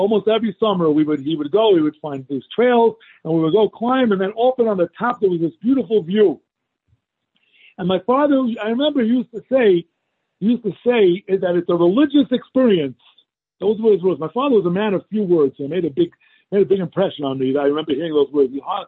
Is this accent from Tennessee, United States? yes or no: no; New York, United States; I grew up in New York, so I'm more kinds of things that people call mountains.